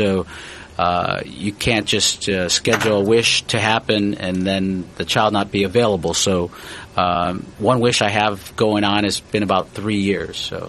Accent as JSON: {"language": "English", "town": "Chicago Heights", "region": "Illinois", "country": "United States", "tie": "born there", "lives_now": "Peoria, United States", "said": "I originally was born in Chicago Heights, which is about 30 miles south of Chicago. And I came to attend Bradley University without ever seeing or visiting it. And then I stayed."}